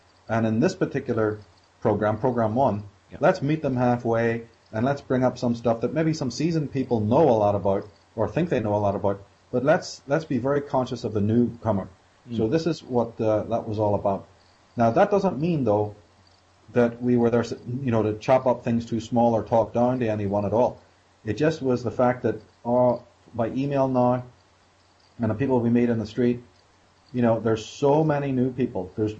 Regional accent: Ireland; back then in the good old days when I grew up in Ireland

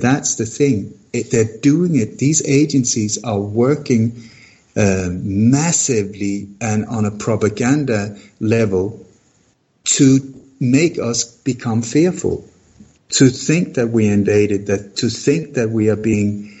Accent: Sweden; English is a second language; moved away; also born or lived in Denmark; I grew up in Sweden. I was born in Denmark. I grew up in Sweden.

